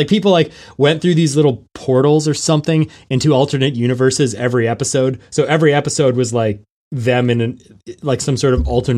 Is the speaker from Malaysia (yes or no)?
no; Canada; I don't think I'm necessarily shy to talk about American politics being a Canadian